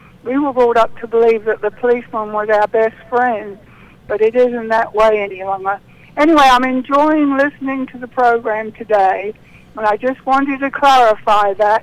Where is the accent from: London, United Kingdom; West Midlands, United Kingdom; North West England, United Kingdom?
London, United Kingdom; now in Murfreesboro, United States; I'm originally from London, England.